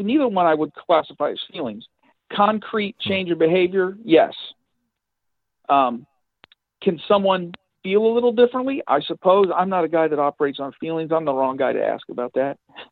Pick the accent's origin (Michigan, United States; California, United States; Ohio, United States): Ohio, United States; I grew up in Northern Ohio. I grew up in the shadow of Cedar Point.